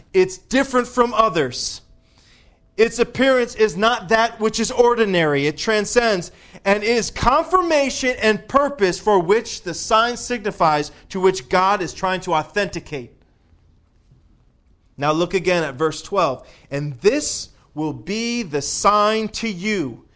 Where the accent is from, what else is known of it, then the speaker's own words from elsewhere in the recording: Florida, United States; because that's where I'm from. I'm from Florida. Yet I don't have a house down there.